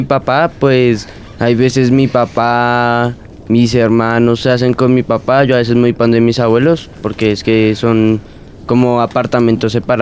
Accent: Colombia; Pues soy colombiano y ya.

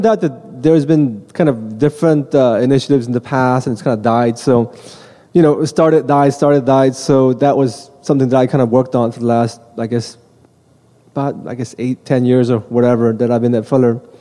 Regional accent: East Coast, United States; now in Los Angeles, United States; I'm from East Coast, I grew up there

